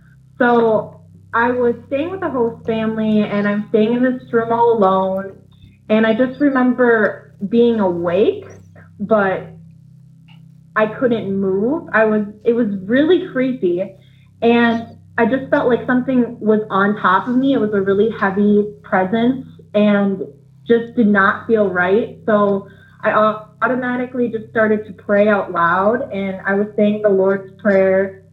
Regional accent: Eau Claire, Wisconsin, United States; I'm from Wisconsin, as you just stated, near the Eau Claire area.

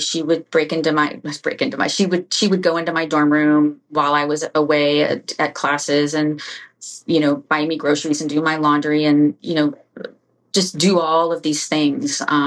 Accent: Florida, United States; I was raised in South Florida

